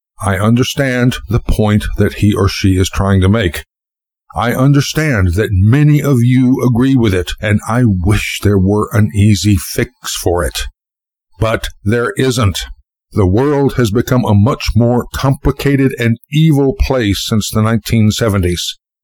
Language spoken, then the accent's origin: English; United States; I'm just as American as you are